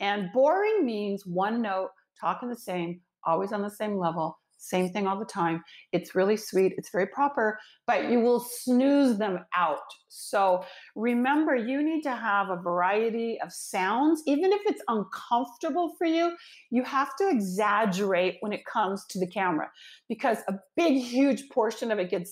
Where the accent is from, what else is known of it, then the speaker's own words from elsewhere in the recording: Los Angeles, California, United States; Yeah, I was born in Hollywood, Los Angeles. You know, I grew up in a really entertainment capital.